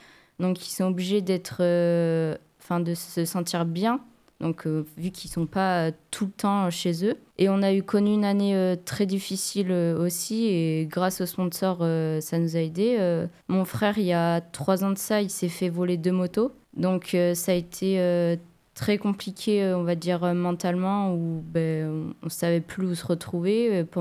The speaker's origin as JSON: {"language": "French", "region": "Nouvelle-Aquitaine", "country": "France", "said": "On représente aussi notre village. Enfin, on est des Périgourdins, donc on représente fièrement d'où on vient."}